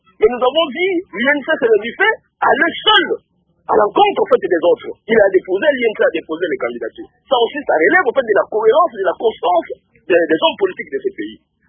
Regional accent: DR Congo; ici chez nous, en RDC

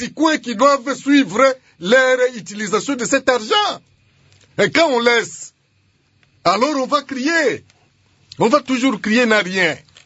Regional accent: Kindu, Maniema, DR Congo; chez moi à Kindu, au Maniema

